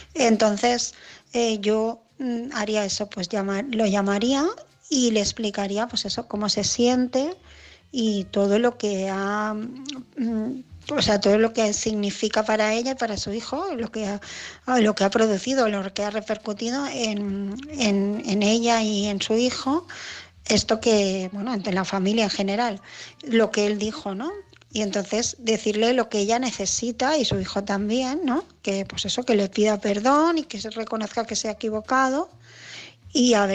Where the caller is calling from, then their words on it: Barcelona, Catalonia, Spain; de Barcelona